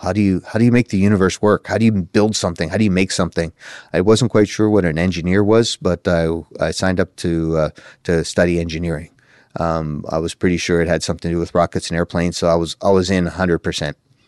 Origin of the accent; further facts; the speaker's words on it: Pittsburgh, Pennsylvania, United States; I was born in Pittsburgh itself. Grew up in the north boroughs part of Pittsburgh, if anyone knows where that is, Ben Avon, Emsworth.